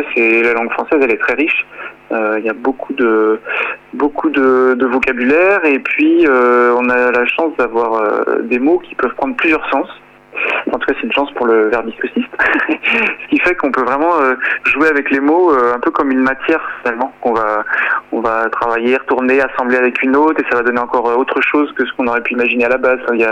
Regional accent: Brûlon, Pays de la Loire, France; now in Nantes, France; Voilà, j'ai 34 ans, je suis originaire de Brulon, dans la Sarthe, à quelques kilomètres de la Mayenne, et je vis à Nantes.

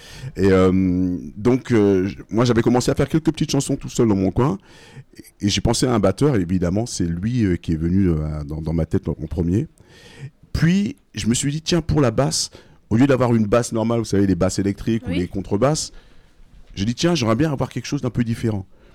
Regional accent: France; born there; Alors moi je suis né en France hexagonale, mais de parents guadeloupéens.

